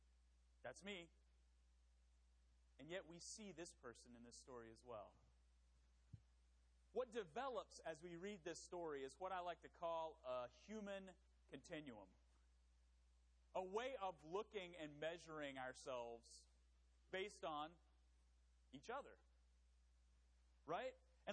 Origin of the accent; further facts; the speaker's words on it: North Carolina, United States; I'm from, you know, I grew up in North Carolina, so I'm from the South.